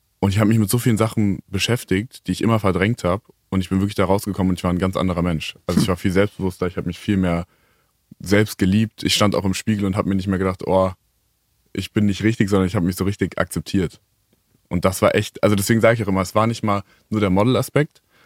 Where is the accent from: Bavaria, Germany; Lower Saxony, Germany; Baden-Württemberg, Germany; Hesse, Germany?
Hesse, Germany; Melsungen; In Kassel, also Nähe Kassel, Melsungen heißt das.